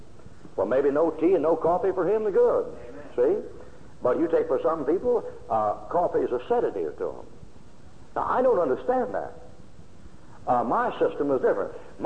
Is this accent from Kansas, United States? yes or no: yes; Kansas, United States; moved away as an adult; also born or lived in Delaware / Alabama; I was raised in Kansas. I was born in Delaware and moved to Kansas when I was a year old. Now, when I was in Delaware, in Kansas, I lived there till I was 18. When I was 19, I moved to Alabama.